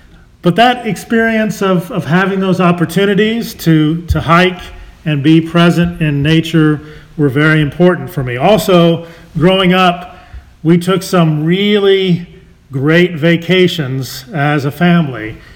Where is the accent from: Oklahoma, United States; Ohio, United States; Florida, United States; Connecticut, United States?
Oklahoma, United States; Lawton; I grew up in Lawton, Oklahoma, not too far from here, and some of my earliest experiences and memories are of hiking in the Wichita Mountain Wildlife Refuge.